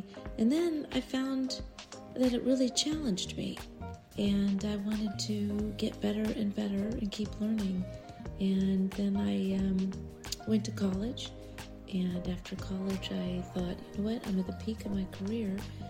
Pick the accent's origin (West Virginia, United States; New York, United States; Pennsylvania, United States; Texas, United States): Texas, United States; The Woodlands; Well, I grew up in the Woodlands, Texas, which is now a big, big community, but we were the 78th family to move into the Woodlands, so it was a very, very small golf community.